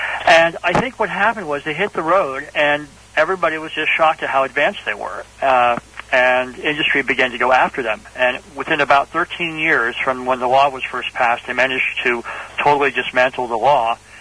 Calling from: Santa Monica, California, United States; I'm in Southern California.

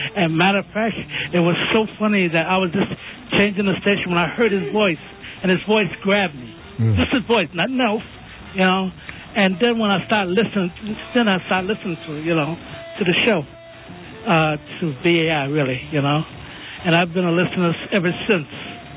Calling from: Manhattan, New York, United States; Oh, Manhattan.

